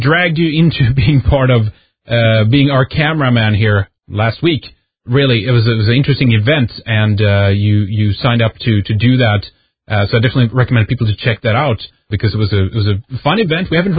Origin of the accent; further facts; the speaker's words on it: Sweden; English is a second language; from Sweden